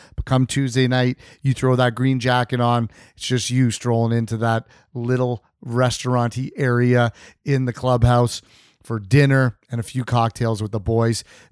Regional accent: Canada; I mean, I'm Canadian, so you got to bring a little bit of Canadian flair to your meal

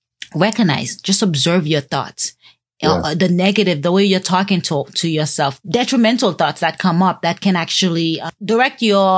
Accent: Haiti; accent: Haitian; My Haitian accent, I have to say … instead of … Okay, instead of … It is some things my Haitian accent won't allow me to do.

